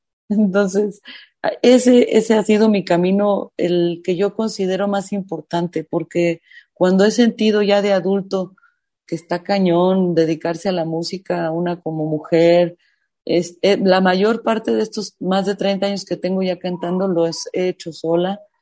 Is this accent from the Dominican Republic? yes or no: no; Mexico; Me considero un músico mexicano